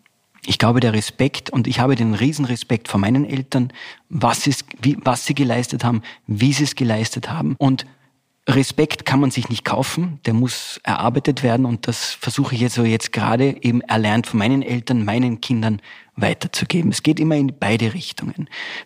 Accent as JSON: {"language": "German", "region": "Tyrol", "country": "Austria", "also_born_or_lived": "New York, United States", "said": "Weil als Tiroler hast du einen Schmäh, den lernen wir auf der Piste."}